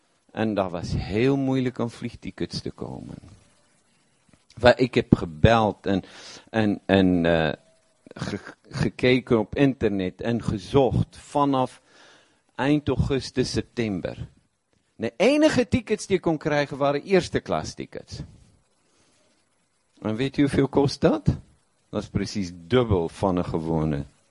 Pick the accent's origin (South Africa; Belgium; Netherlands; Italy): South Africa; Omdat wij uit Zuid-Afrika komen, moeten wij ook teruggaan. Mijn moeder leeft nog. Mijn moeder is 89.